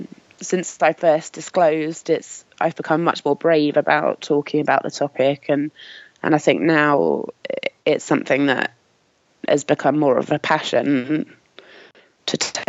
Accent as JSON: {"language": "English", "country": "United Kingdom", "said": "I'm 36, and for anyone that can't tell, I'm British. I'm a mother of three"}